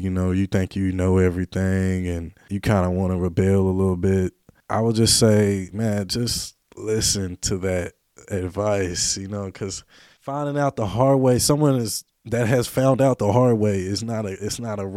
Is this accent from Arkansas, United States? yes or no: yes; Hot Springs, Arkansas, United States; I grew up here. You're talking to a born and raised native of Hot Springs, Arkansas.